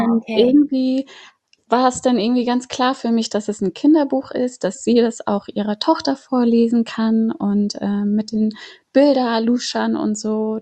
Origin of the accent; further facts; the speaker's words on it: Flensburg, Schleswig-Holstein, Germany; now in Hamburg, Germany; hast du ja schon gesagt. Ich bin 29 Jahre alt. Ich lebe seit 10 Jahren in Hamburg. Geboren und aufgewachsen bin ich aber in Flensburg.